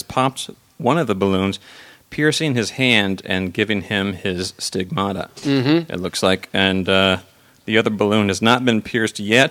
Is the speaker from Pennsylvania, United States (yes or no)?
no; Louisiana, United States; now in California, United States; I can't wear this in the South. I'm from the South. I'm from Louisiana. Deep South, you know, and anywhere.